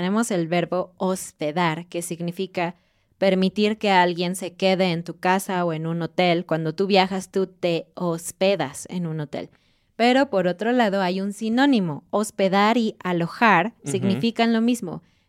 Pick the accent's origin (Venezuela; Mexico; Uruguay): Mexico; a los mexicanos nos gusta mucho